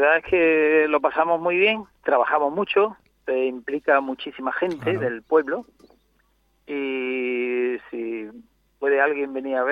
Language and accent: Spanish; Mollina, Andalusia, Spain; Yo soy de Mollina y entonces tengo allí muchos amigos.